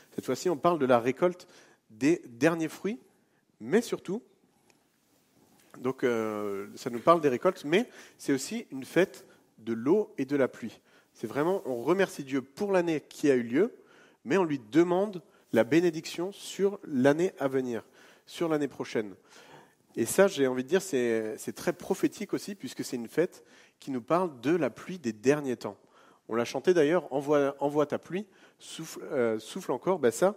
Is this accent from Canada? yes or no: no; Grand Est, France; je suis alsacien d'origine, donc et d'origine catholique